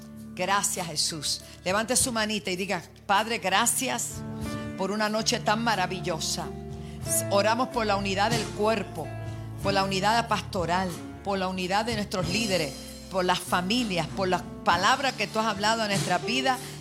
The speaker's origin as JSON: {"language": "Spanish", "town": "Bayamón", "country": "Puerto Rico", "said": "que somos de Bayamón"}